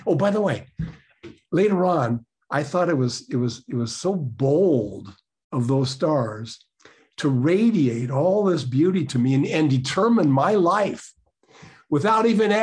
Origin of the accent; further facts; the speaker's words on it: Tacoma, Washington, United States; I grew up in Tacoma, Washington, in the Northwest.